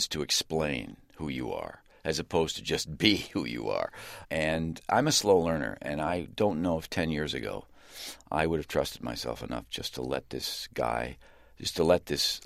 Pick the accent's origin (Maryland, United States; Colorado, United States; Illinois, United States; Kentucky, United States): Illinois, United States; DeKalb; DeKalb, Illinois, yes. And I didn't do any theater in high school, but I did a play in junior high school.